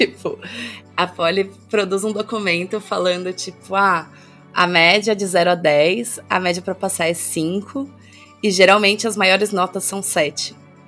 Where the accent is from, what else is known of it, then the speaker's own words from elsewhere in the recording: Sorocaba, São Paulo, Brazil; Na verdade, eu sou de Sorocaba